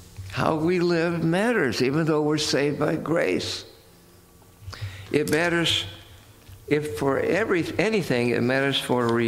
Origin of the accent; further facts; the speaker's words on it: Mount Joy, Iowa, United States; also born or lived in New York; I was born in New York and raised in Iowa. I was raised in Mount Joy, Iowa. Nobody I ever met ever heard of Mount Joy, Iowa.